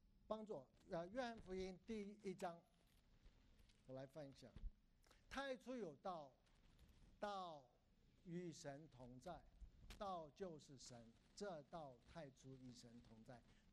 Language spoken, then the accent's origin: Chinese; China; 以色列人是以色列人，我们是中国人，我们是华人，我们跟他没有关系。